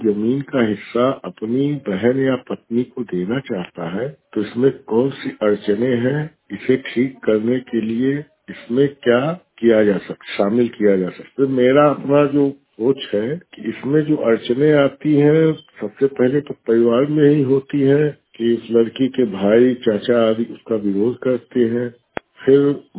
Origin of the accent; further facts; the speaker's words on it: Basti, Uttar Pradesh, India; मेरी उम्र 49 साल है, मैं बस्ती का रहने वाला हूँ, सिटी शहर का।